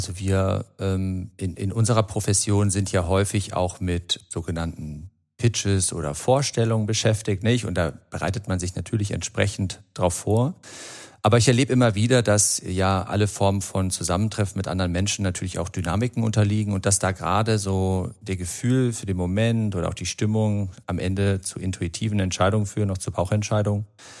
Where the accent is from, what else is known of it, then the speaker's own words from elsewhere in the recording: Gummersbach, North Rhine-Westphalia, Germany; ich bin in Gummersbach aufgewachsen